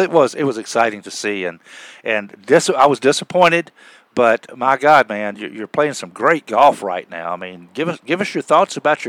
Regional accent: Arkansas, United States; also born or lived in Alabama; You know, I'm from Arkansas, born and raised there, but, well, actually born in Alabama, but raised in Arkansas, which was our home.

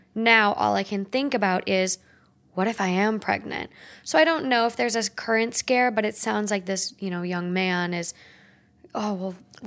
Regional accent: Australia; I am born and raised in Australia.

